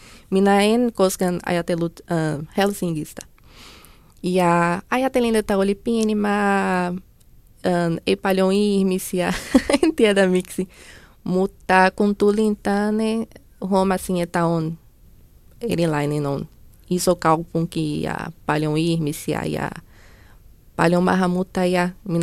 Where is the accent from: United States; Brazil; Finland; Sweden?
Brazil; Southern Brazil; born there; Finnish is a second language; minä synnyin Etelä-Brasiliassa ja siellä on vähän sama sää kuin Suomessa, vain Brasilian etelässä. On kylmä, joskus harvoin sataa lunta, ja sen takia siellä on kuusi puu.